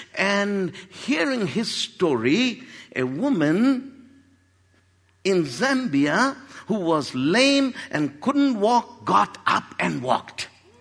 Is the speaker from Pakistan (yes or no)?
yes; Pakistan; I'm Middle Eastern, but I grew up in Pakistan.